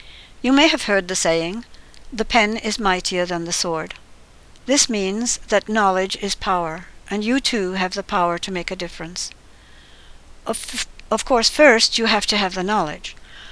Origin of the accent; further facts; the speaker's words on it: United Kingdom; born there; I was born in Britain, and whenever I see the British flag, I have a special feeling.